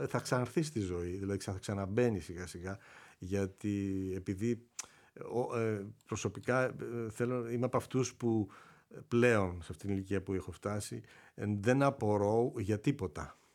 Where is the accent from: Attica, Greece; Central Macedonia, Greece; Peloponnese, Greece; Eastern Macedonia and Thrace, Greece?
Peloponnese, Greece; Nafplio; Ναι, κατέβηκα πολύ νωρίς.